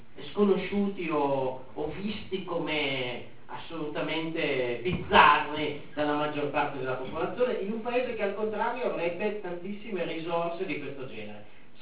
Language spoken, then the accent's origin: Italian; Western Alps, Italy; Vengo anch'io da una zona alpina, non bella come la vostra, vengo dalle Alpi occidentali